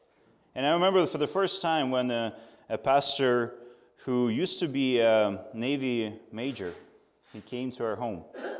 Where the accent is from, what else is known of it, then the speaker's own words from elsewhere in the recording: Ternopil, Ternopil Oblast, Ukraine; I came here from Western Ukraine, from a city called Ternopil. Please do not confuse with Chernobyl. We don't glow at night. Yeah, we're further away west. West, very like two and a half hours from Polish